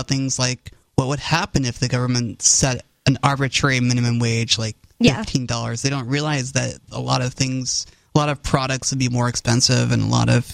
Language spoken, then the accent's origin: English; Utah, United States; I was born and raised in Utah. I grew up in the Church of Jesus Christ of Latter-day Saints, otherwise known as the Mormon Church